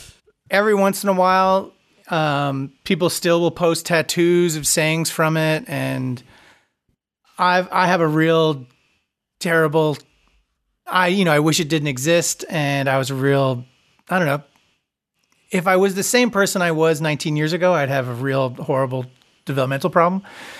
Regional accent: Long Island, New York, United States; And I grew up on Long Island.

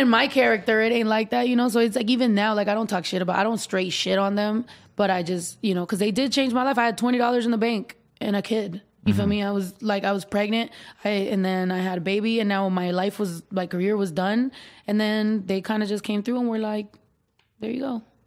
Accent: San Jose, California, United States; born there; I was born in San Jose

